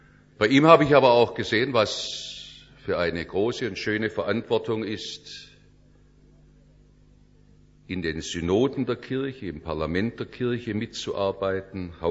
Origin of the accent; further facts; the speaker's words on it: Stuttgart, Baden-Württemberg, Germany; Ich bin in Stuttgart aufgewachsen